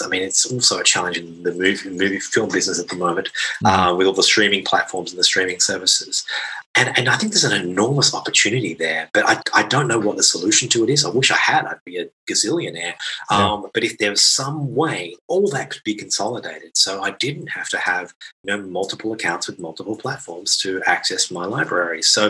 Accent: Australia; I come from Australia originally, and there's still a lot of games that get banned there

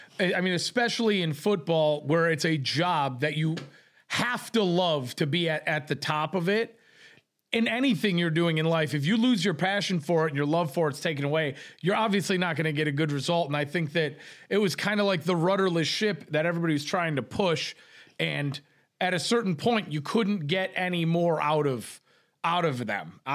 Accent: Detroit, Michigan, United States; obviously we are from Detroit, Lions fans.

